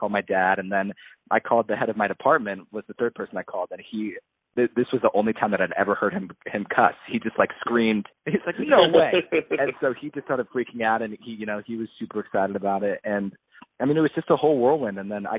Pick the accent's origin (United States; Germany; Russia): United States; Arizona; now in Los Angeles, United States; I'm from Arizona, so I love having a car again.